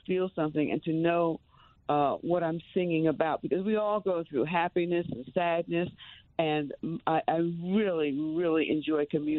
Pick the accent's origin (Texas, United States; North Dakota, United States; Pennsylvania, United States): Pennsylvania, United States; I grew up in Pennsylvania, and I miss the change of seasons